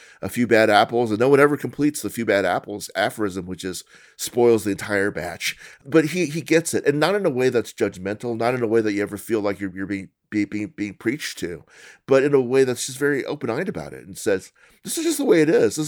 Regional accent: Colorado, United States; born there; I'm Asian American. My parents were Chinese. I was born in Colorado.

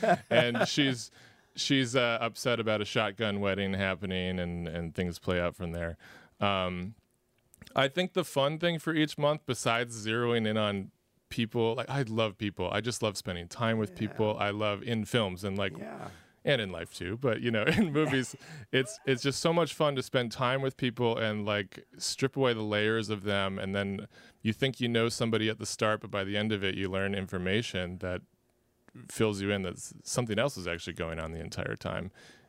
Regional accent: Tomah, Wisconsin, United States; now in Los Angeles, United States; No, I do. I really love Toma.

